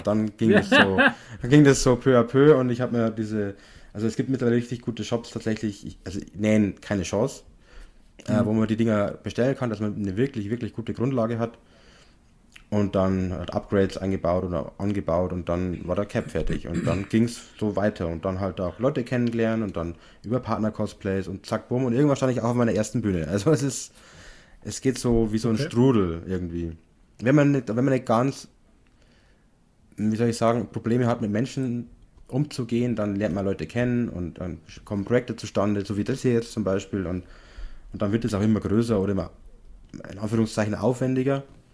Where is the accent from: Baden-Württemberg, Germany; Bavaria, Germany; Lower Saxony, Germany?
Bavaria, Germany; Passau; Also Passau ist meine Heimatstadt.